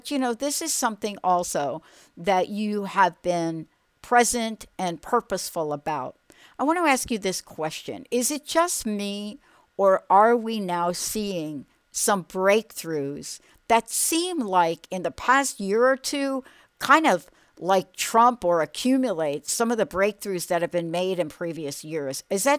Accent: New York, United States; I'm a girl from New York

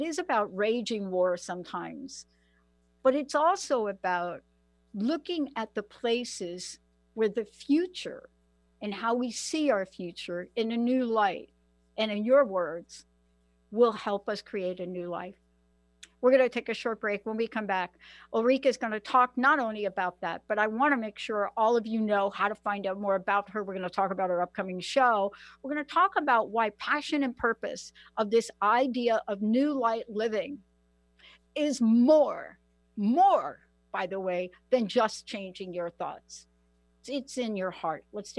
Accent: Bronx, New York, United States; I am a girl from the Bronx. Many of you know District 14, AOC, Alexandria Ocasio-Cortez. That's my district, PS14. That's where I grew up.

